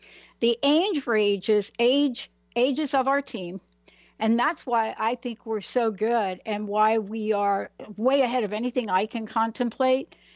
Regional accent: New York City, New York, United States; I'm a girl from the Bronx.

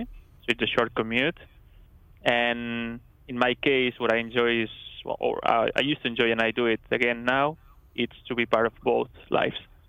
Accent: Alella, Catalonia, Spain; I grew up in Alella. Alella is a small town just off Barcelona.

